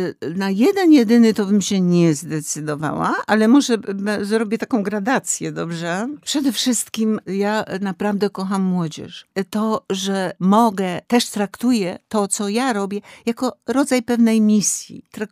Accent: Kraków, Lesser Poland, Poland; bo jestem krakowianką.

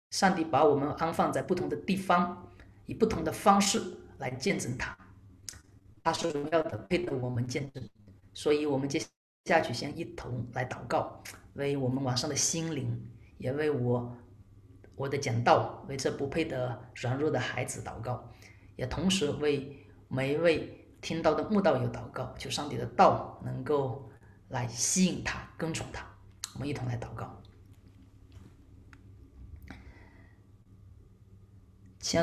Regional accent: Wenzhou, Zhejiang, China; 我在温州出生，也在温州成长

